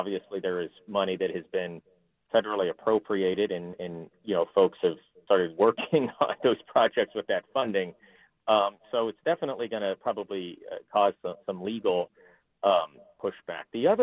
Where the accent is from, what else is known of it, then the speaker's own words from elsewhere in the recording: Texas, United States; I grew up in Texas. I had family out in West Texas, which used to be oil country, a little bit less so now.